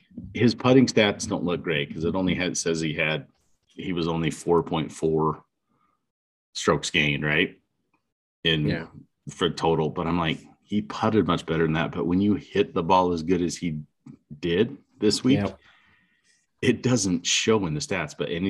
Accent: Utah, United States; Let's start with the big topic, and it's because we're from Utah, so we cheer for our guys

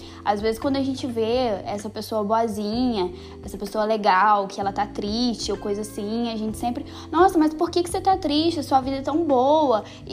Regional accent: Brazil; é um sintoma que é muito comum entre nós que somos brasileiros, porque a gente tem essa cultura.

